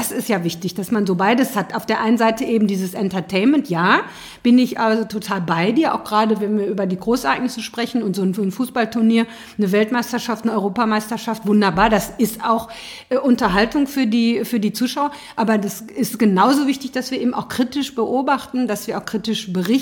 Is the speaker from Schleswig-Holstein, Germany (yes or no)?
no; Iserlohn, North Rhine-Westphalia, Germany; Ich komme aus Nachbarstadt. Ich komme aus dem Sauerland, aus Iserlohn. Das ist grenzt, also ist ganz dicht dran am Ruhrgebiet.